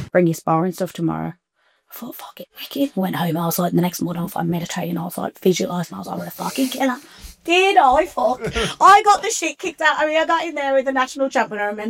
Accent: West Midlands, United Kingdom; Growing up in the Black Country, there's a lot to be said from my experiences with people and different cultures all over the world.

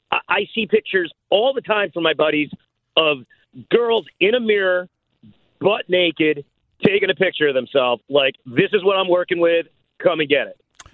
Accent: Ireland; I'm Irish.

